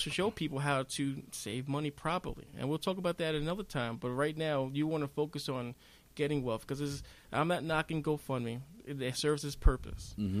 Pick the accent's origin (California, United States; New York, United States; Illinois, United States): New York, United States; New York City; now in Hudson, United States; I've been living in Hudson since 07, but originally from New York City, Far Rockaway, New York.